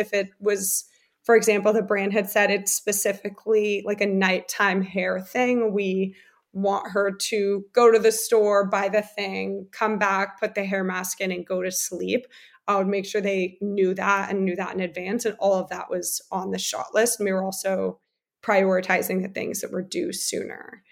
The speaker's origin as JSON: {"language": "English", "region": "New Jersey", "country": "United States", "tie": "born or raised there", "also_born_or_lived": "Germany", "said": "I was born in America. And then I did 3rd grade and part of 4th grade in Germany, and then moved to New Jersey. But I also went to a German school as well as an American school."}